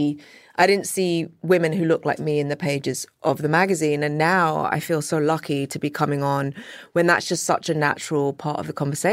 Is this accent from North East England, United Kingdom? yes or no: no; London, United Kingdom; born there; I'm my mom's Swiss German, my dad's Nigerian, I was born in London.